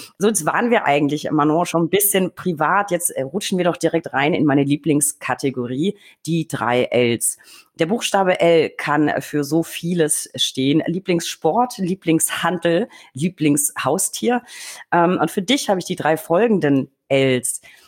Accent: Bavaria, Germany; ich komme aus Franken

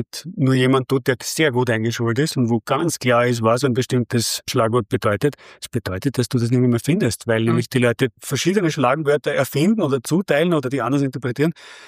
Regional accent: Austria; Ist nicht überall so, bei uns in Österreich ist das Gott sei Dank so.

